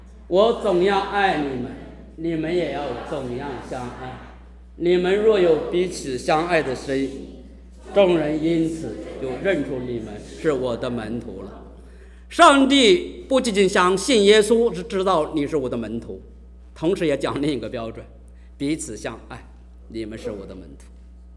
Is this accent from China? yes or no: yes; China; 我说妈妈是我中国人最认为是最爱的一种关系呀